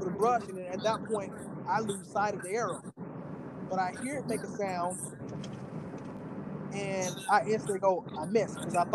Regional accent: Florida, United States; So I'm from Florida.

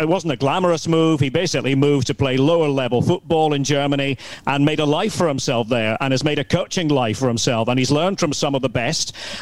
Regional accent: Aberdeen, Scotland, United Kingdom; So obviously I'm from Aberdeen, northeast of Scotland, and we have a song that everybody in Aberdeen knows.

